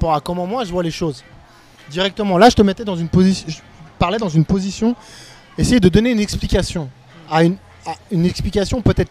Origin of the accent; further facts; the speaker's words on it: Switzerland; moi, en tant que Suisse